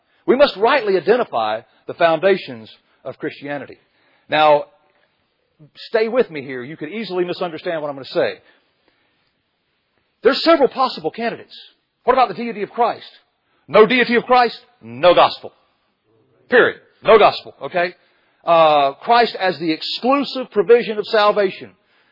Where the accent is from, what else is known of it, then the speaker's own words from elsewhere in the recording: United States; Now listen, I'm an American, and when I see a flag, at times I want to weep when I think of what's happened to it.